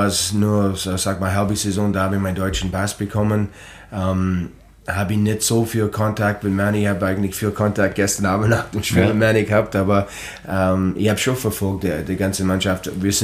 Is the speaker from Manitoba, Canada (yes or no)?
no; Medicine Hat, Alberta, Canada; German is a second language; er hat sogar in meiner Heimat in Madison Hat, war der Co-Trainer lange Zeit.